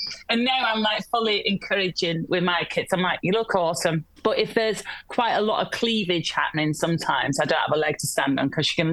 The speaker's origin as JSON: {"language": "English", "country": "United Kingdom", "said": "it shut down because we're British and we're like, who wants an ice cream parlor?"}